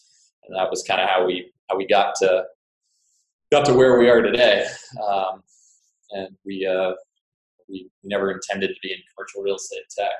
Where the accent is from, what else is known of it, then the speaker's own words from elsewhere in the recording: Massachusetts, United States; So I hail from the Massachusetts area. Obviously, HQO is headquartered in Boston, so I've spent most of my years in Massachusetts.